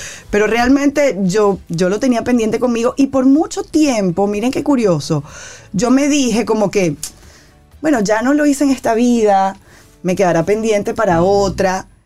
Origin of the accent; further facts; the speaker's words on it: Caracas, Capital District, Venezuela; also born or lived in Maracaibo; Yo nací en Maracaibo, que es una ciudad de Venezuela, como decir Santiago de los Caballeros, y cuando yo tengo 10 años yo me mudo a Caracas, la capital.